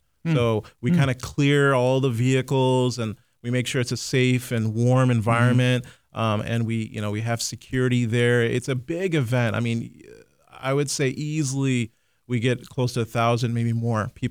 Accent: Iowa, United States; I got to make sure I have a shout out to my home state of Iowa.

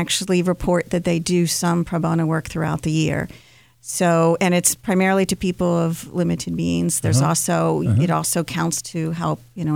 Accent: Baltimore, Maryland, United States; I am from Baltimore, born and bred.

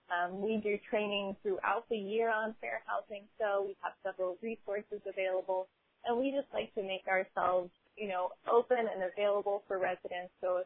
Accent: Maryland, United States; I am from Calvert County, so from Maryland, but a bit south of here.

